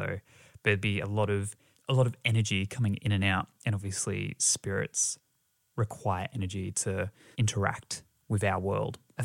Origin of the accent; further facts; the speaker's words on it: Brisbane, Queensland, Australia; this one is back in my hometown of Brisbane